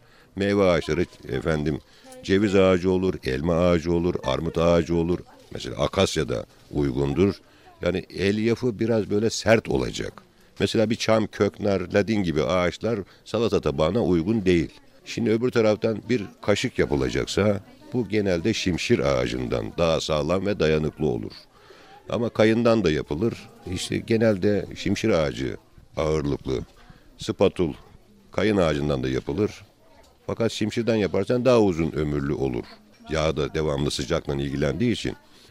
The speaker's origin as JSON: {"language": "Turkish", "town": "Amasra", "region": "Bartın Province", "country": "Turkey", "tie": "born or raised there", "said": "Amasra doğumluyum. 56 yaşındayım."}